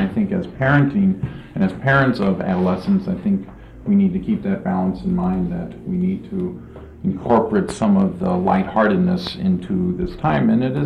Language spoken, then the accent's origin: English; Redmond, Washington, United States; For those that didn't meet me yesterday afternoon, I am from Redmond, Washington.